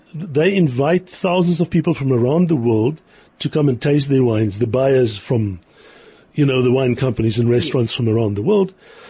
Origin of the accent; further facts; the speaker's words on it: South Africa; now in France; I say, man, I'm from South Africa. Jeez, it's a lot drier here.